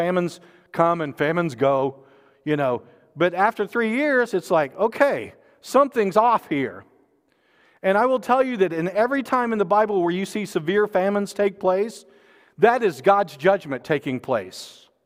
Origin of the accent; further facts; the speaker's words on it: Arkansas, United States; And honestly, I'm from Arkansas originally